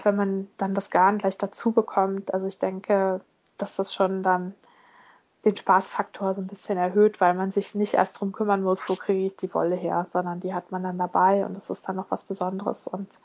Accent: Bad Bramstedt, Schleswig-Holstein, Germany; ich komme ja aus Schleswig-Holstein. Ich komme ja aus Bad Bramstedt, was ja ist ja nicht

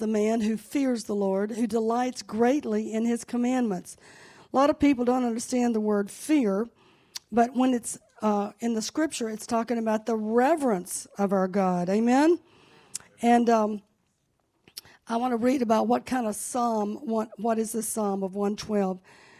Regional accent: Laurel, Mississippi, United States; I've got my cousin Ronnie in Laurel, Mississippi. Who's seen the hometown show? That's my hometown.

